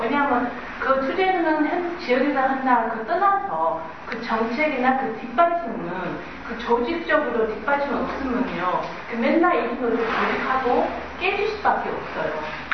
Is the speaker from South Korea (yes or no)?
no; United States; Korean is a second language; 저는 미국에서 왔어요. … 저 미국이거든요.